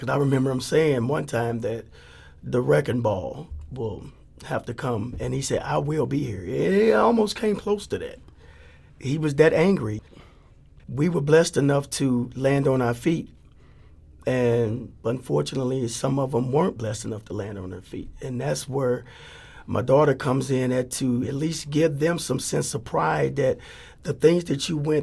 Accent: Kinloch, Missouri, United States; I was born and raised in Kinloch, 8449 Scudder

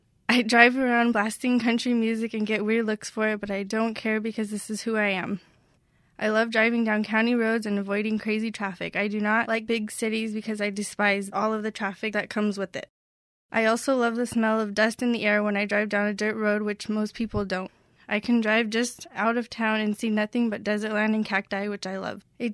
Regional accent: Yuma, Arizona, United States; I was born in Yuma and have lived here all of my life. I definitely consider Yuma my home

